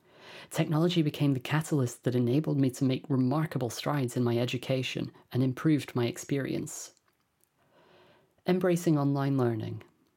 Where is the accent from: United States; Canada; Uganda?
Uganda; Kasese, Western Region; In many rural areas, such as my hometown of Kasese, the situation is even direr.